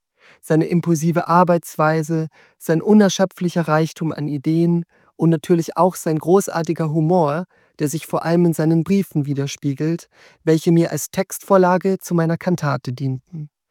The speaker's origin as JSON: {"language": "German", "region": "Salzburg", "country": "Austria", "tie": "born there", "said": "ich bin 21 Jahre alt, gebürtiger Salzburger und Komponist."}